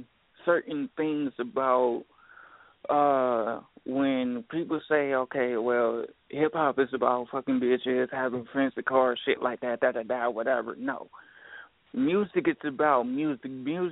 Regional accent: Dayton, Ohio, United States; I'm from Dayton, Ohio, and I'm on a underground level of a scene where, you know, I've been doing this since I was 14 years old, and I'm 23 years old now

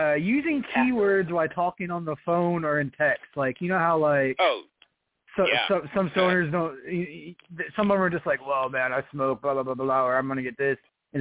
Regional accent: Arizona, United States; Growing up in Arizona, every time I heard anybody's like, "Oh, I'm on dope," it's always something.

